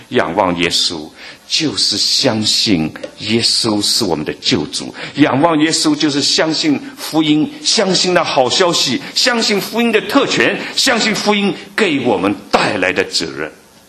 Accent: Shanghai, China; 我在从小在上海长大，上海有一座楼叫

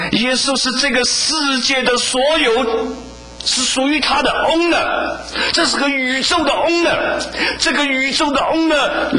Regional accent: China; 孔子是我们中国人的圣诞

